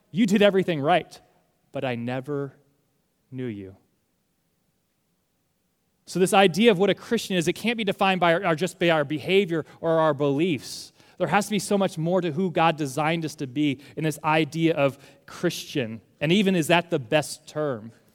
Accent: Ohio, United States; You know, I'm from Ohio. I know what a Buckeye is because I'm a nut.

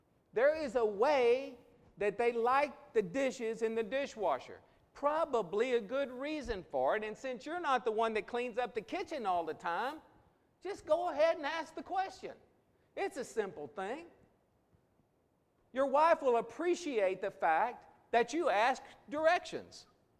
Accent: Texas, United States; I grew up in Southeast Texas, and I've been on a mini and turnip truck, and I fell off a few, but it wasn't yesterday.

